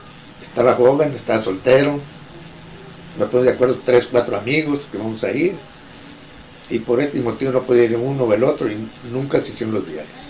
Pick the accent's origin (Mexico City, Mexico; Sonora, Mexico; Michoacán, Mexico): Sonora, Mexico; Nogales; fui por el lado americano, y me regresé por el lado americano, ¿no? Por llegar a Nogales.